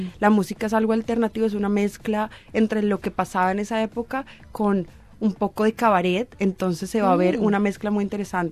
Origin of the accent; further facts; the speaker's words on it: Colombia; now in Australia; yo soy la única colombiana